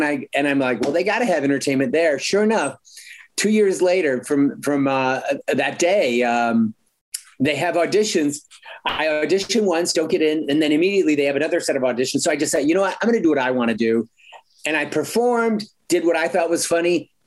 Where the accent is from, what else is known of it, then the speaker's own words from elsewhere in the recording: Michigan, United States; It was devastating because I'm from Michigan.